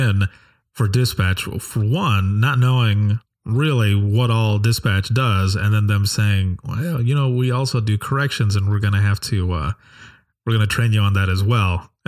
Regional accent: Michigan, United States; also born or lived in Florida; And when I moved from Florida back home to Michigan and started working with Allegan

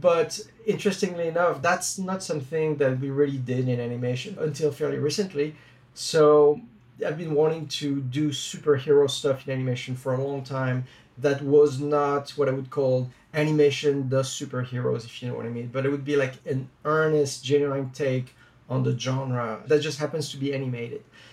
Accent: France; I grew up in France

